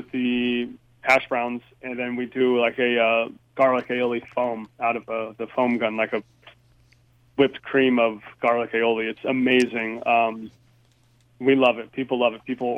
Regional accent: United States; You know, I grew up here in America. I love the McDonald's hash browns.

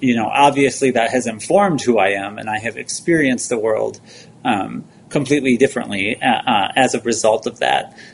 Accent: Minnesota, United States; as you said, I grew up in Minnesota, right? I'm a child of the 80s and 90s here in the suburbs.

